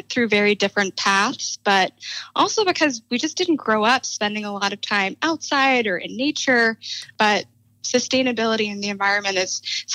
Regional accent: New Orleans, Louisiana, United States; Yeah. So I grew up in New Orleans. That's where my family's been for quite some time. And I'm one of four kids.

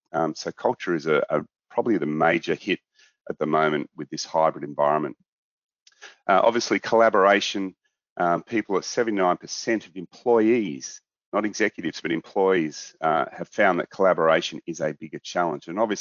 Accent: Australia; You're probably wondering why I'm here from Australia talking to you. Well, we are Australia's largest commercial office landlord

